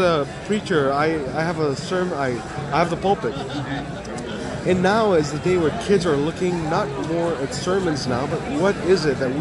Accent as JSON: {"language": "English", "country": "Ghana", "tie": "born there", "said": "I was born in Ghana, right? I've lived in 34 different countries."}